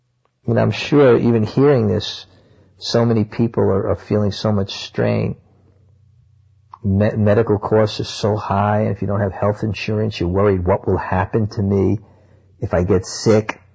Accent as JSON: {"language": "English", "country": "India", "tie": "born or raised there", "said": "Growing up in India, I clearly saw, as people would come to me when I was in charge of the school"}